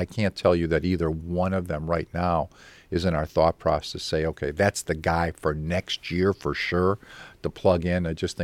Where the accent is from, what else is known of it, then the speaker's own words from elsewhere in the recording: Chicago, Illinois, United States; You may have a free evening when I'm from Chicago.